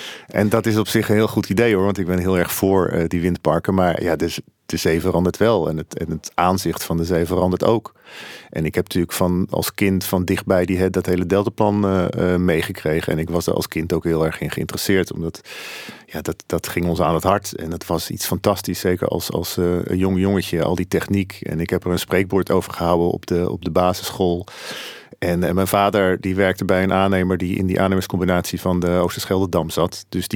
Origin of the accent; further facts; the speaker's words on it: Zeeland, Netherlands; Dus dat zijn allemaal wel dingen die te koppelen zijn aan onze belevingswereld als Zeeuwen.